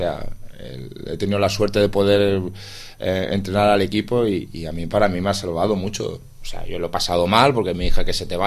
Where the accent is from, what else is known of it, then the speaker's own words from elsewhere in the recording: Barcelona, Catalonia, Spain; born there; moved away as an adult; now in Sitges, Spain; No, yo nací en Barcelona, pero desde los 21 estoy aquí, o sea, tengo 47, 26 años, ¿no?